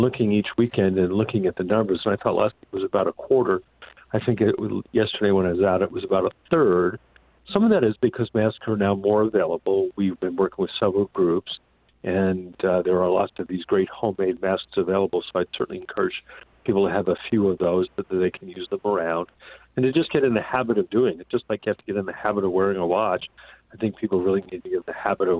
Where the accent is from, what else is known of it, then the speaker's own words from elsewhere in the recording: New York City, New York, United States; also born or lived in Boston / Washington, D.C.; So I grew up in New York City, did my medical training in Boston, and then when I was in the Navy, I was in D.C.